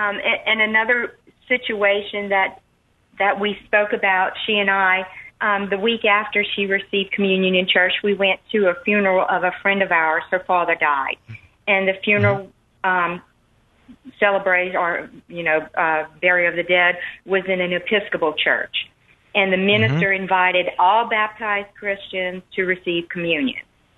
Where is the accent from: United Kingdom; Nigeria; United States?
United States; Louisiana; now in Alabama, United States; I'm actually from South Louisiana, so I've had to kind of curb my accent living in Alabama because it's not quite as strong here as it is in South Louisiana.